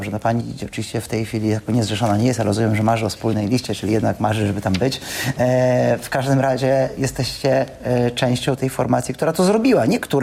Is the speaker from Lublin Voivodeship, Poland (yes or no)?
yes; Lublin, Lublin Voivodeship, Poland; Ja w poniedziałek miałem przyjemność być u siebie w Lublinie